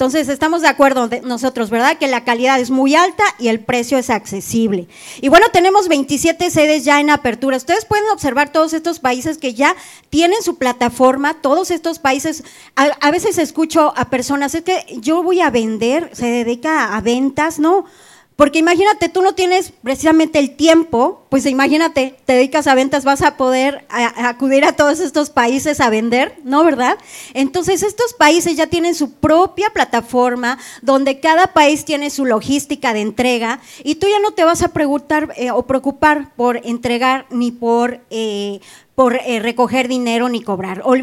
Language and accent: Spanish; Puebla, Mexico; now in Monterrey, Mexico; Yo soy de Puebla